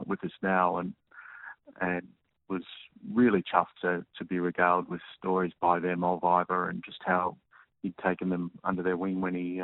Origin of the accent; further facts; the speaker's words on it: Mount Martha, Victoria, Australia; I grew up in Mount Martha in his summer house.